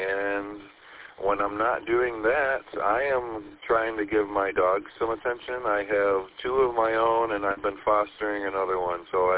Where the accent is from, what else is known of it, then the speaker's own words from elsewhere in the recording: Saginaw, Michigan, United States; I'm from Saginaw, coming at you from the Saginaw of your repeaters there.